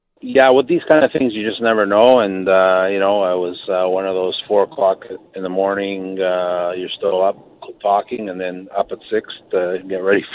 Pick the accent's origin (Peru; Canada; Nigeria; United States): Canada; Vancouver, British Columbia; I'm from Vancouver